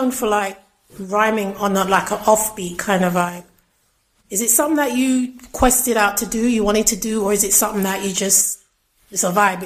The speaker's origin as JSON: {"language": "English", "region": "London", "country": "United Kingdom", "said": "I'm a Londoner. I've only been to Birmingham like twice for carnival."}